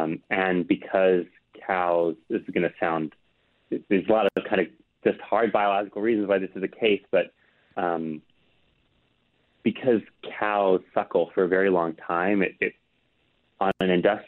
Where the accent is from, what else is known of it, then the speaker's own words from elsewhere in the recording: United States; My carbon footprint's just going to be larger because I'm an American